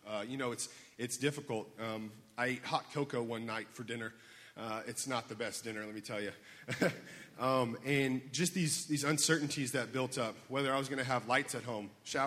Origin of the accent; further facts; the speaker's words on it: Houston, Texas, United States; I grew up in Houston my majority of my life.